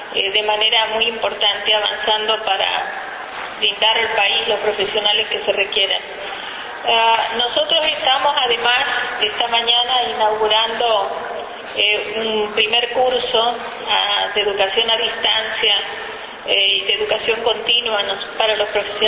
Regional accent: Córdoba, Argentina; soy de Córdoba y por supuesto soy de la Universidad de Córdoba.

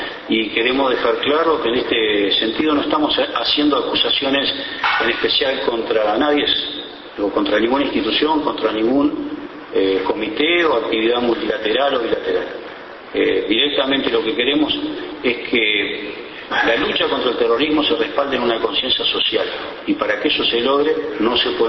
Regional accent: Uruguay; quienes debemos hacer la primera propuesta de agenda somos nosotros, los uruguayos

